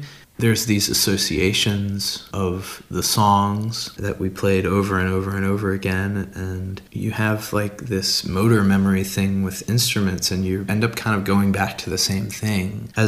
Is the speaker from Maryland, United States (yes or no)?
yes; Baltimore, Maryland, United States; I'm from Baltimore and in terms of this band, it's definitely a Baltimore band.